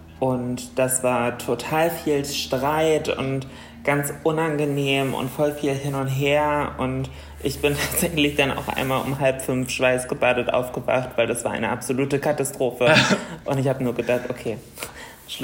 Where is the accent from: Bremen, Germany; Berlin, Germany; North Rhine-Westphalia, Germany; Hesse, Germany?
Bremen, Germany; ich bin 28, ich komme aus Bremen, und auch wenn es mich im Laufe der Jahre so ein bisschen in der Welt rumgeschlagen hat, hat es mich wieder zurück nach Bremen geführt. Und ja, hier lebe ich